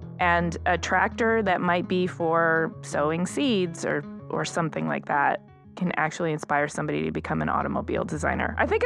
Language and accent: English; Detroit, Michigan, United States; I mean, I grew up in Detroit, which is very auto focused.